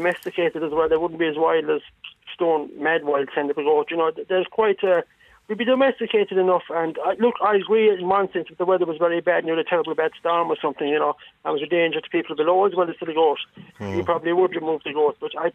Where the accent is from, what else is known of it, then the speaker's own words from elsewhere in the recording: Killarney, Munster, Ireland; I was born and reared in Killarney.